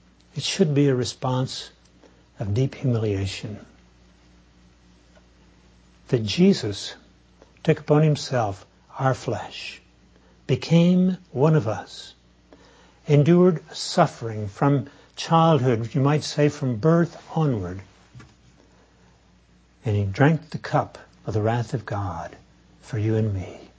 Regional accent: Texas, United States; Now, I grew up in Texas, and Friday night football is big stuff in Texas.

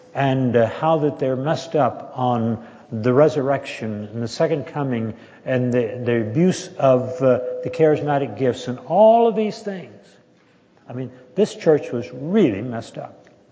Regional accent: Texas, United States; Jane and I were in a church back in my hometown in Texas.

